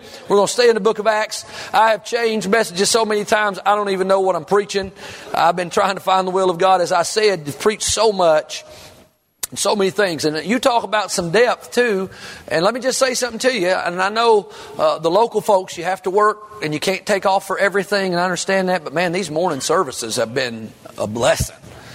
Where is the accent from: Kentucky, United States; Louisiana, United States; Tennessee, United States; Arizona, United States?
Kentucky, United States; I thought, Canada. That's a far cry for a little Kentucky boy.